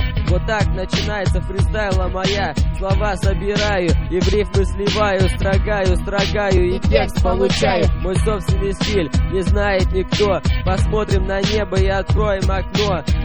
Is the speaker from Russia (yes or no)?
yes; Siberia, Russia; now in Germany; Я приехал из Сибири прямо сюда, теперь я в Германии, здесь мой дом, да? Германия, Россия — это длинная дорога